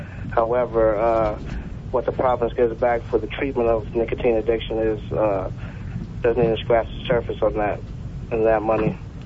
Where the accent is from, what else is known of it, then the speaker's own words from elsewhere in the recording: Chicago, Illinois, United States; also born or lived in Halifax, Canada; Well, I'm actually from Halifax originally, but I moved away as a youngster. Spent the last 30 years in the U.S. I grew up in Chicago.